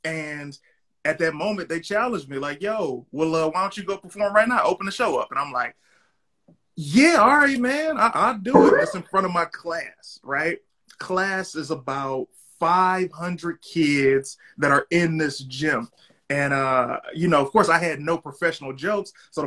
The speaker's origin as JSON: {"language": "English", "town": "Detroit", "region": "Michigan", "country": "United States", "said": "Hey, how you doing? … nice to meet you. You know, I'm from Detroit, blah, blah, blah."}